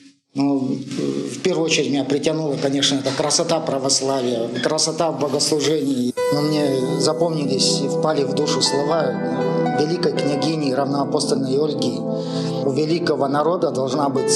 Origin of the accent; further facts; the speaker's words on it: Kirov, Kirov Oblast, Russia; Ну, я сам из Кирова, из Новятска